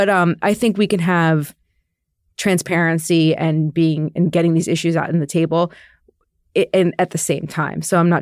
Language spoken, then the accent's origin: English; New Jersey, United States; I'm from New Jersey. I can say these things.